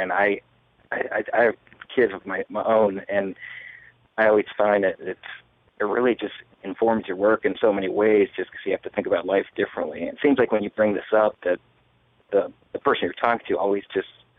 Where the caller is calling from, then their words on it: North Carolina, United States; North Carolina.